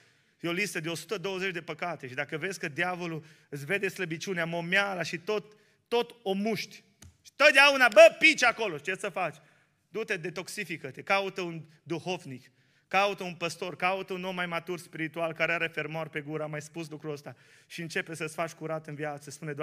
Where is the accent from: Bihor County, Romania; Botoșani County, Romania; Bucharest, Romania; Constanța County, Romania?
Bihor County, Romania; Ștei; Și eu am crescut la Ștei și la vacanțele de vară, la mătușa mea.